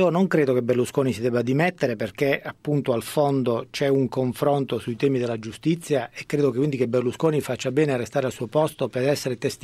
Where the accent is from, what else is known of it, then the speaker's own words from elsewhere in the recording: San Giovanni Rotondo, Apulia, Italy; born there; now in Milan, Italy; Sono nato a San Giovanni Rotondo, sono immigrato a Milano tanti anni fa e sono un tutt'uno con il profilo della periferia milanese.